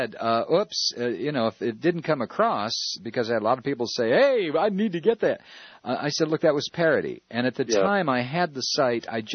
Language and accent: English; Texas, United States; You know, I grew up in Texas, and, you know, when I was growing up, everybody used to attack Bill Clinton